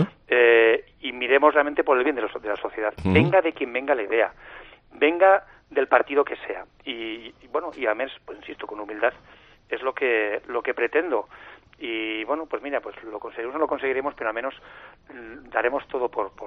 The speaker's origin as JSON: {"language": "Spanish", "region": "Navarre", "country": "Spain", "said": "Yo uh-huh. soy navarro, uh-huh. pertenezco obviamente a un partido que es Unión del Pueblo Navarro, uh-huh. que defiende sus fueros, que defiende su origen, su territorio"}